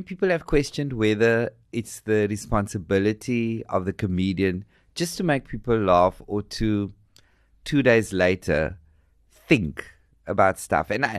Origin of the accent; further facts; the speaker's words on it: Cape Town, Western Cape, South Africa; growing up on the Cape Flats and the issue of straight and the issue of gay and how you conform